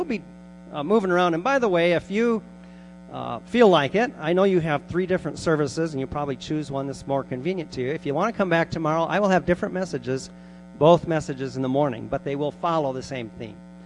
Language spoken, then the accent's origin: English; South Dakota, United States; By the way, I'm from the South too, South Dakota. Never mind that we're north of you. That's where I'm from.